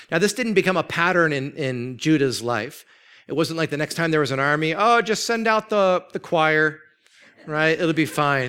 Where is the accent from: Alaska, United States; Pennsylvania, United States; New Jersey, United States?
New Jersey, United States; I was born in New Jersey, right? I was raised on milk and rudeness, right?